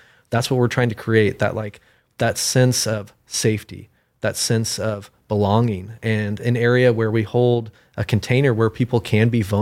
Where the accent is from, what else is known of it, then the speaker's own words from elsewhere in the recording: Ridgefield, Washington, United States; now in Bellingham, United States; I am the executive director of Growing Veterans. And I'm from Ridgefield, Washington, so down south, and I've been in Bellingham since 2019.